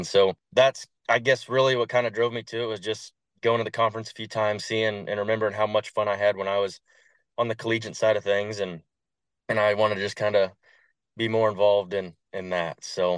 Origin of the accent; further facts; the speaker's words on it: Kansas, United States; Yeah, so I'm from Jackson County up in the first district, so Northeast Kansas area. I'm a fifth generation farmer